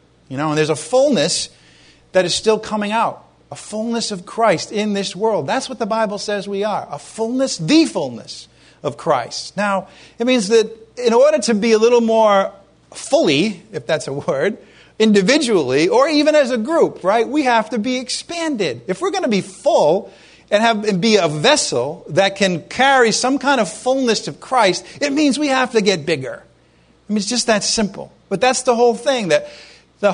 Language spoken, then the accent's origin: English; Rhode Island, United States; Anyway, I'm from Rhode Island. You know, the America's Cup used to be held in Newport, Rhode Island.